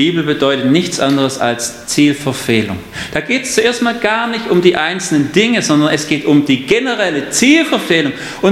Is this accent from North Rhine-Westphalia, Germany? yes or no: no; Baden-Württemberg, Germany; Und ich bin Schwabe.